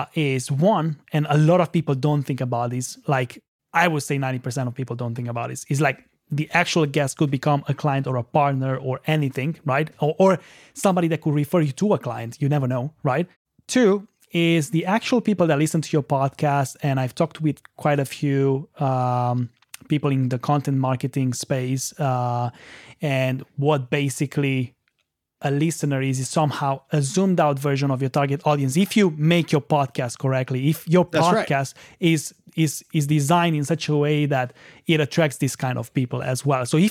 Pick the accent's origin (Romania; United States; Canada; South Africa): Romania; first language Romanian; English is a second language; especially since English is my second language, right? And obviously, if I would need to speak in Romanian right now, I would be like a totally different person, right?